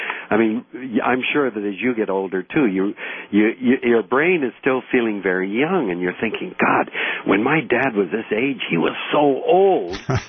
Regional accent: British Columbia, Canada; like my parents and my sisters and me, born and raised in Canada.

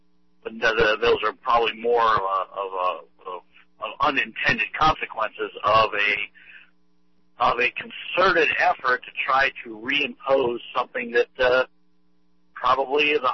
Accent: Virginia, United States; born there; I was born in Southwest Virginia, and the Confederate symbology was around me all the time.

